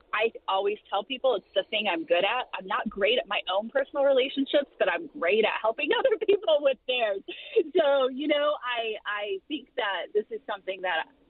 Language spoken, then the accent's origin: English; San Diego, California, United States; I grew up in San Diego, California. My parents were originally from Utah